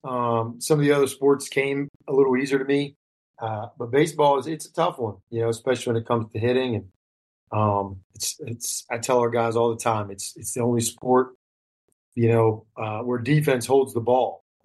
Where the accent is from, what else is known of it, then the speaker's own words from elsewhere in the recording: Bedford, Pennsylvania, United States; I'm from Bedford, Pennsylvania. So small rural town, South Central PA, born and raised and still get back there quite a bit. So that's where I'm from.